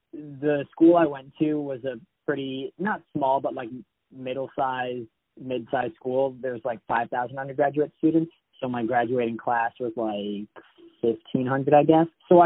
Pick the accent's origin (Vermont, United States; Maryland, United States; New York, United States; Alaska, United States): Vermont, United States; we're from Vermont, and he was living in Vermont for, a while after high school and just making music videos for everybody up here